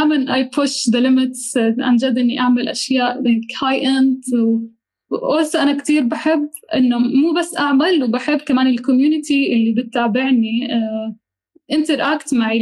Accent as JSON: {"language": "Arabic", "country": "Jordan", "said": "موجوده عندنا بوادي رم وموجوده كتير بمناطق عربيه مو بس عندنا بالاردن"}